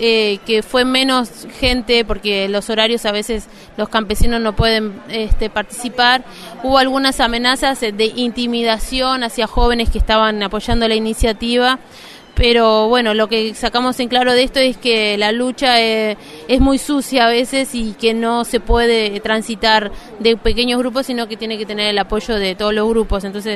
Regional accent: Canelones, Uruguay; Canelones es una provincia de Uruguay que, bueno, los habitantes nos llamamos canarios porque los primeros pobladores venían de las Islas Canarias.

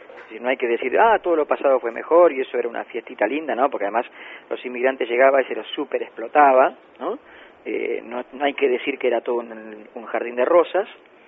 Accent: Argentina; Es decir, darle de qué forma somos argentinos como comunidad.

